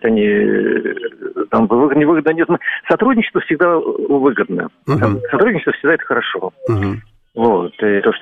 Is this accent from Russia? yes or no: no; Belarus; Мы, белорусы